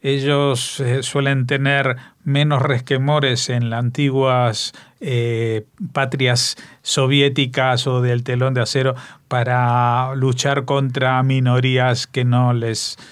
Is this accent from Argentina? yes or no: yes; Argentina; Como se dice en mi tierra, en Argentina, los pingos se ven en la cancha